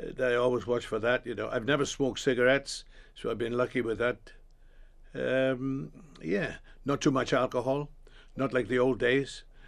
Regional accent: Cardiff, Wales, United Kingdom; I'm from Cardiff or thereabouts.

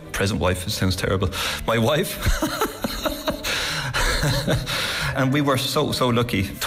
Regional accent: Dublin, Leinster, Ireland; moved away as an adult; now in Denmark; I'm from Dublin originally. I've been living in Denmark for the last, 20 odd years.

